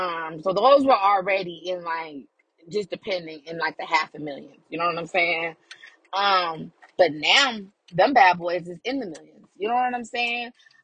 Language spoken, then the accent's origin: English; San Bernardino, California, United States; he's been to San Bernardino, which I grew up in San Bernardino.